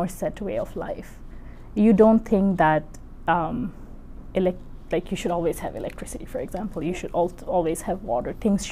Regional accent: Bangladesh; I was born and brought up in Bangladesh. 24 years of my life was spent in Bangladesh.

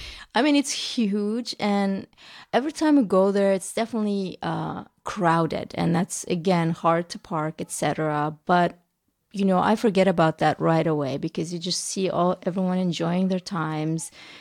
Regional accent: Turkmenistan; now in Serbia; Every time I say, hey, I'm from Turkmenistan or whatever, almost everyone has something to say about Turkmenistan, and that's very rare.

